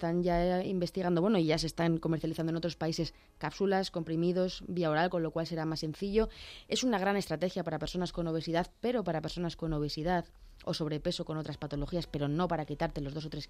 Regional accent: Cuenca, Castilla-La Mancha, Spain; y yo soy de Cuenca

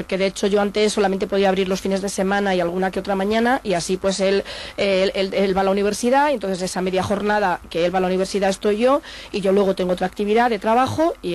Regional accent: Palencia, Castile and León, Spain; en que somos de Palencia, de castellanos

